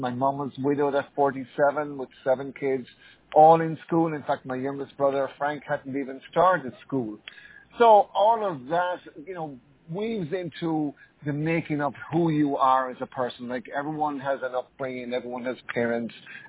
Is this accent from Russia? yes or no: no; Kiltoom, Connacht, Ireland; Yeah, so like I was a country boy, walking